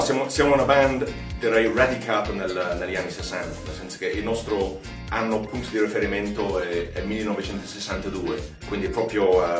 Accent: England, United Kingdom; Italian is a second language; also born or lived in United States; Io sono inglese, come ho detto, ed americano.

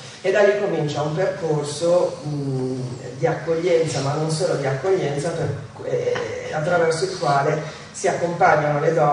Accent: Milan, Lombardy, Italy; io sono del Giambellino.

